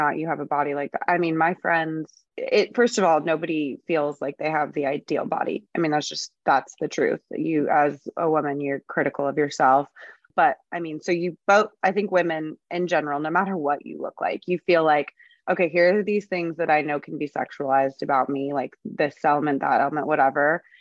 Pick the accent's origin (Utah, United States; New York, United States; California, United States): California, United States; and I grew up in Southern California.